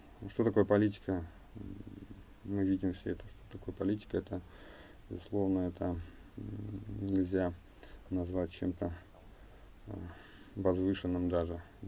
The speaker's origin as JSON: {"language": "Russian", "region": "Bashkortostan", "country": "Russia", "tie": "born there", "moved": "yes", "said": "Вот я родился в России, моя родина — Россия. Если брать, значит, глубже, может быть, там я родился в Башкирии, наверное, Башкортостан, хотя я большую часть жизни прожил уже не там, поэтому для меня родина Россия, и я, альхамдулилля, считаю себя мусульманином."}